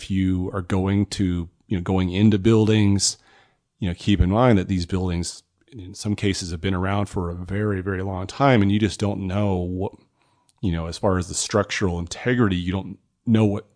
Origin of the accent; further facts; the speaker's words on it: Grand Junction, Colorado, United States; And I remember I grew up in Grand Junction. I remember as a kid hearing about that on the news stations is just like so scary.